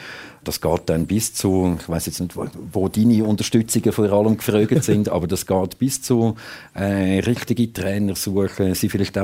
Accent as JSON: {"language": "German", "region": "Zurich", "country": "Switzerland", "said": "ich komme aus dem Zürich Oberland."}